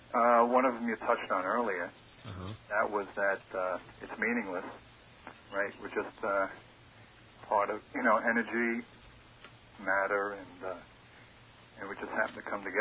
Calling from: Patchogue, New York, United States; Patchogue.

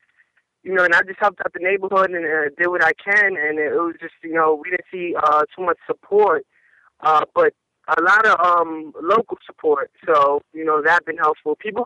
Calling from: Staten Island, New York, United States; I'm calling from Staten Island.

